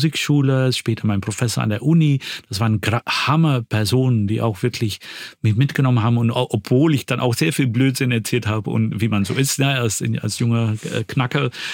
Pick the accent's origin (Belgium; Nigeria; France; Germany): Belgium; Flanders; wo ich aufgewachsen bin, in Flandern damals